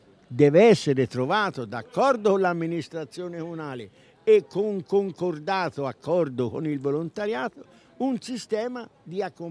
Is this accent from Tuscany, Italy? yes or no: yes; Tuscany, Italy; siccome sono nato in Pantaneto e sono cresciuto nelle valli di Follonia durante la guerra